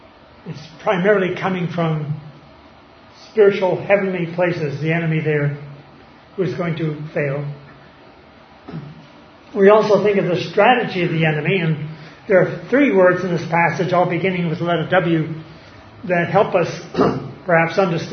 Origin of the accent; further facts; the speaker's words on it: New Hampshire, United States; Growing up in New Hampshire, where the winters could be long and cold and lots of snow, I split a lot of wood when I was a boy growing up.